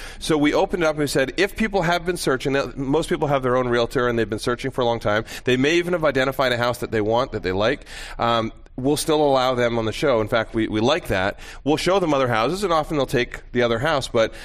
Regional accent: Vancouver, British Columbia, Canada; So we grew up in Vancouver.

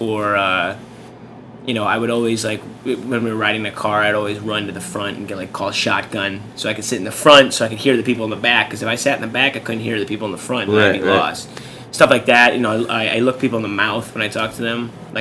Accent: Chicago, Illinois, United States; I dropped out of school, moved back home. I'm from Chicago, so I'm from the burbs

